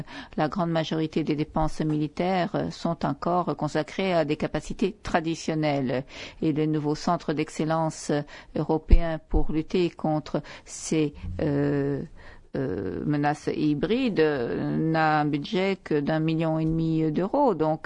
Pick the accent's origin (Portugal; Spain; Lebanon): Portugal; moi, je suis portugaise. Notre pays a été une dictature